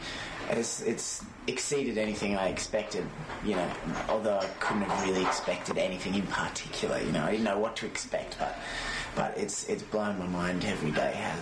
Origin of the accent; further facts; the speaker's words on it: Gunning, New South Wales, Australia; also born or lived in Canberra; I was born in Canberra, and we lived in Canberra till I was, I don't know, one or one and a half or something. And then we moved to a little town called Gunning.